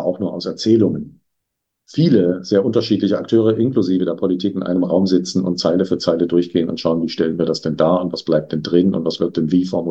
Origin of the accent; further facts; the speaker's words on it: Germany; Also ich komme aus Deutschland.